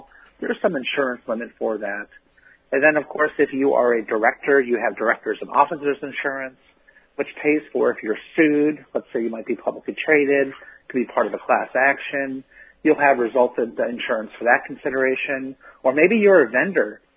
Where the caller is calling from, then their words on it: Newtown, Connecticut, United States; So I live in Newtown, Connecticut.